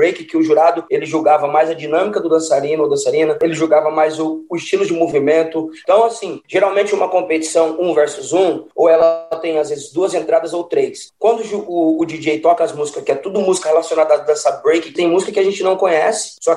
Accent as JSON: {"language": "Portuguese", "country": "Brazil", "said": "eu sou brasileiro, minha família é aqui"}